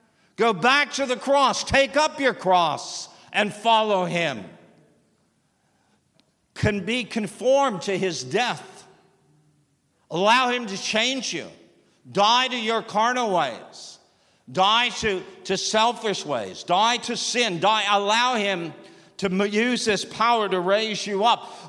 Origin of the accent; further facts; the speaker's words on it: Canada; We live not too far from where he did most of his ministry in New York State, growing up in Canada, just across the border.